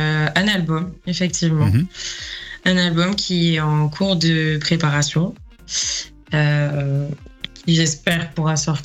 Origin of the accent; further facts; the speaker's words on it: Séméac, Occitanie, France; j'ai un mini-concert qui est prévu dans ma ville natale, à Séméac, donc dans les Hautes-Pyrénées, à côté de Tarbes